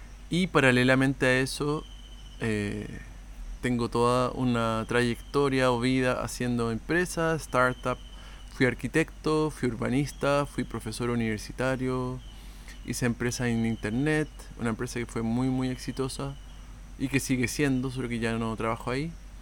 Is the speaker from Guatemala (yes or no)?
no; Chile; yo soy de Chile, nací en Chile